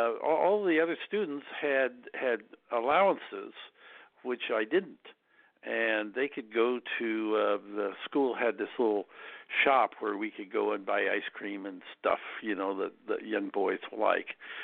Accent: Kansas, United States; Frankly, the only reason that I got in was because I was from Kansas, and I think they probably wanted to have a few students there from Indian country.

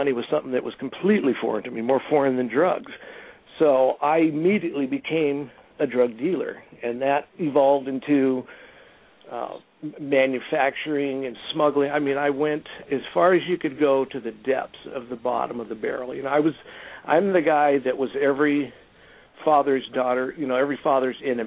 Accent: California, United States; I grew up in Southern California

